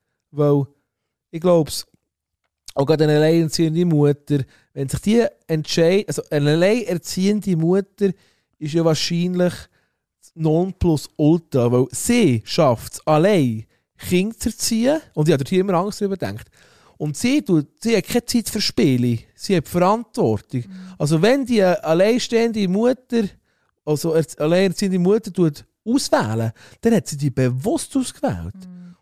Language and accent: German; Italy; Aber ich bin Italiener.